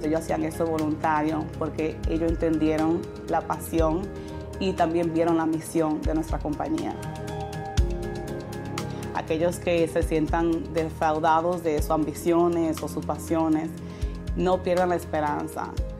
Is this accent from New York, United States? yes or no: yes; Bronx, New York, United States; also born or lived in South Korea; donde nacimos y nos criamos, que es aquí en el Bronx. Cuando yo viví en Corea